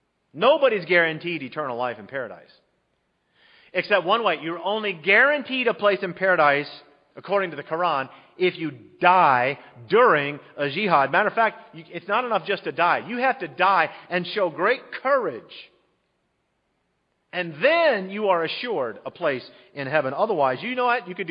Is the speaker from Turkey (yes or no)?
yes; Central Anatolia, Turkey; English is a second language; As a boy growing up in Turkey, central Turkey, first grade, second grade, third grade, I can still hear the sounds of those morning and evening prayers